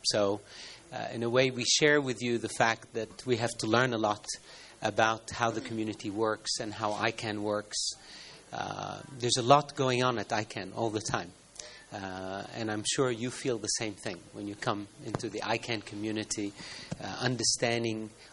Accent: Egypt; I come from Egypt, so I know what a desert is.

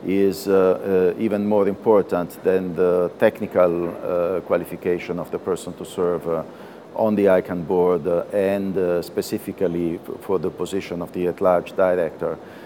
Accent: Italy; I come from Italy.

